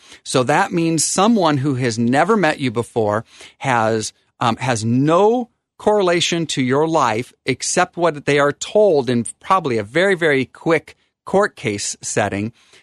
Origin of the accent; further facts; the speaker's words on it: Pacific Northwest, United States; also born or lived in Michigan; when we returned back home, because this is our home in the Pacific Northwest, and it made my mom very happy